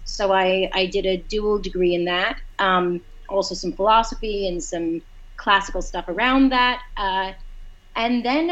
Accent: New York, United States; I am on that quest. I grew up in New York. My parents are both lovers of arts in many ways.

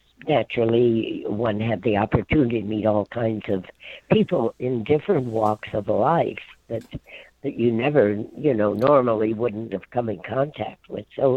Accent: Bismarck, North Dakota, United States; No, I'm from Bismarck, North Dakota, a country girl, and we didn't entice anybody but the cattle.

